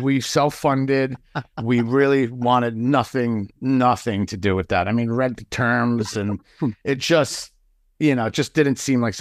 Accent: Queens, New York, United States; I mean, if you grew up in New York, I mean, I grew up in Queens, so did Giancarlo.

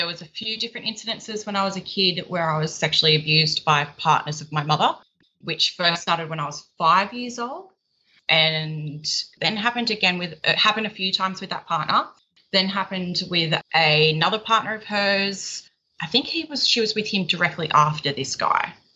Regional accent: Sydney, New South Wales, Australia; I'm from Sydney in Australia. Well, I'm about an hour out of Sydney. I'm a single mum.

